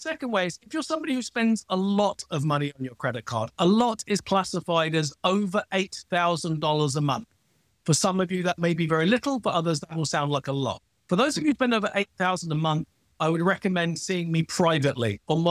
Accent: United Kingdom; accent: British; You can learn this by my weird British accent.

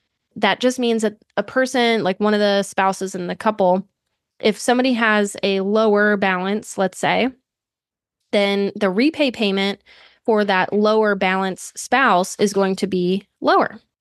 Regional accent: Atlanta, Georgia, United States; a conference called FinCon for financial content creators in Atlanta, my hometown.

